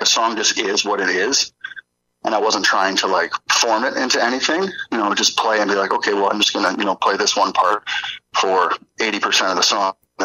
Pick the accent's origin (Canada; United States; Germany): Canada; Hamilton, Ontario; I grew up in Hamilton